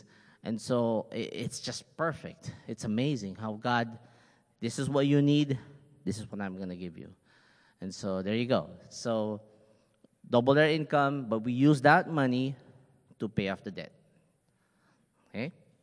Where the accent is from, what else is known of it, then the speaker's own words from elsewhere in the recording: Philippines; English is a second language; How does it feel, because I'm Filipino, you know, feel.